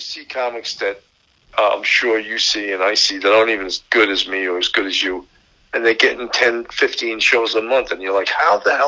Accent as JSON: {"language": "English", "town": "Levittown", "region": "New York", "country": "United States", "tie": "born or raised there", "said": "I'm from Levittown. I grew up in Levittown."}